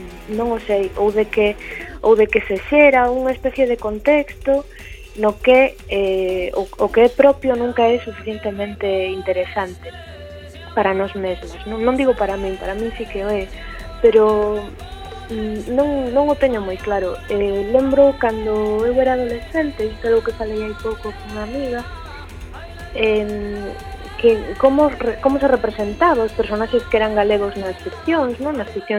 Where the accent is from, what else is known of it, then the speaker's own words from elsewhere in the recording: Galicia, Spain; O sea, somos ás veces o que os demais agardan que nos sexamos sendo galegos, non?